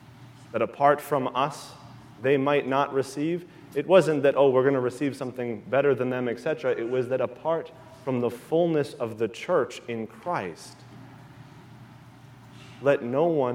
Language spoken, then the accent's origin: English; Ireland; And it's a blessing for me, as an Irishman